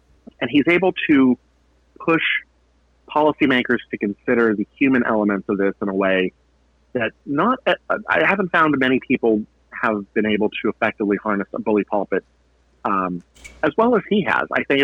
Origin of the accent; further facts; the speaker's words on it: Youngstown, Ohio, United States; I grew up outside of Youngstown, Ohio, and it is the perfect piece of comfort food.